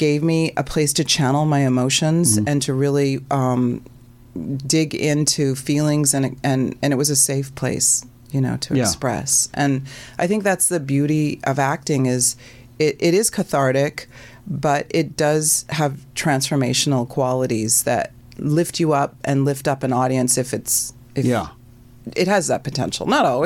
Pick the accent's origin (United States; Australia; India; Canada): Canada; growing up in Canada, we actually watched, foreign films were a bigger thing in Canada than they are here.